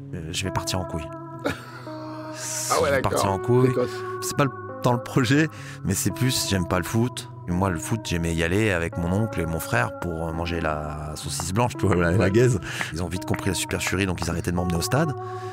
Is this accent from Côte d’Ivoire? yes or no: no; Grand Est, France; Moi, j'ai grandi au Pontifroid. Pontifroid, c'est un quartier qui est un peu particulier parce qu'il est en sortie. C'est vraiment le dernier quartier avant l'entrée vers l'autoroute, la 31.